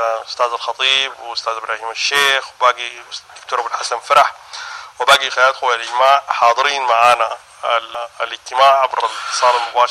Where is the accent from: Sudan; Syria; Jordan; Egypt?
Sudan; كسودانيين